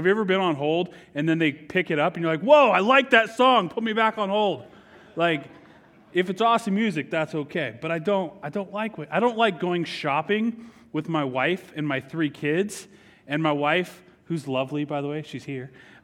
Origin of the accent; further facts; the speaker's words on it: California, United States; I grew up in Southern California and everyone loves Disneyland.